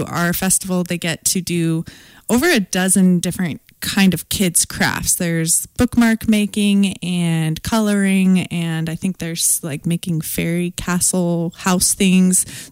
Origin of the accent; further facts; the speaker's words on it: Spokane, Washington, United States; I grew up in Spokane, and I wouldn't say that to be true when I was a kid here